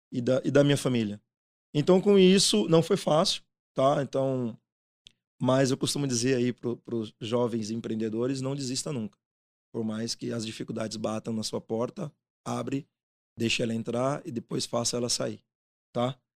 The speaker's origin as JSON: {"language": "Portuguese", "region": "Bahia", "country": "Brazil", "said": "eu sou baiano, amo fazer, amo tapioca."}